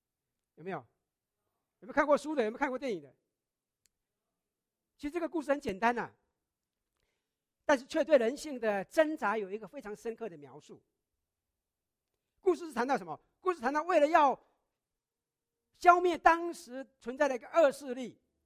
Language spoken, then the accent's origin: Chinese; China; 这个我们可以说，就是我们中国人所说的贵人来相助，是吧？